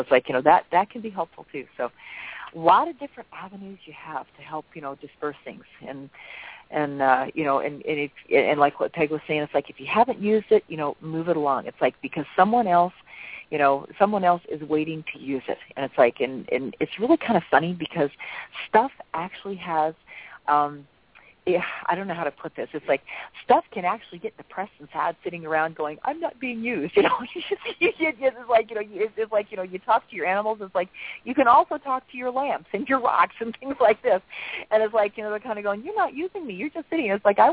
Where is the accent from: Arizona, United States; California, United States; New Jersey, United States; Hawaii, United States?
Hawaii, United States; born there; I was born in Oahu, so I understand that, yeah.